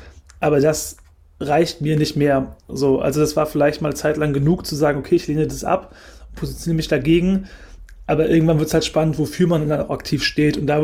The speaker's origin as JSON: {"language": "German", "country": "Germany", "tie": "born there", "said": "weil ich bin in Deutschland geboren"}